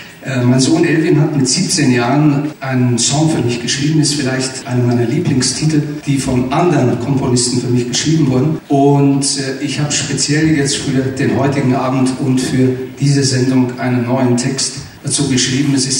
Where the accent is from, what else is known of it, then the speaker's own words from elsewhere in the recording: Sibiu, Sibiu County, Romania; Hier in meiner Heimatstadt, in Hermannstadt.